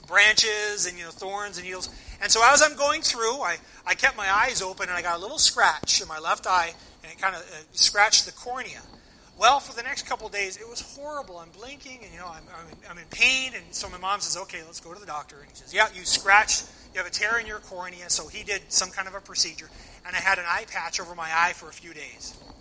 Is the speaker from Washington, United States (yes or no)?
yes; Spokane, Washington, United States; And so my youth group growing up in Spokane, we went ice blocking.